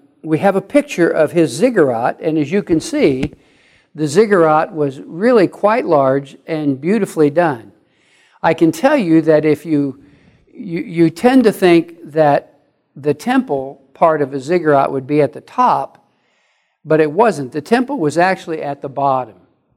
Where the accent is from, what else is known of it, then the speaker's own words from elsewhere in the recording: Midwest, United States; I came from the Midwest, and there we talked about Indian summer.